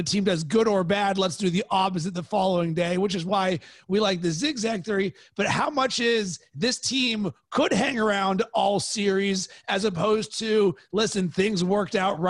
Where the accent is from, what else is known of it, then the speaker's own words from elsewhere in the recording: Pittsburgh, Pennsylvania, United States; now in Chicago, United States; Well, so I grew up in Pittsburgh. I am also a Penguins fan, but I've lived in Chicago for the last 10 years.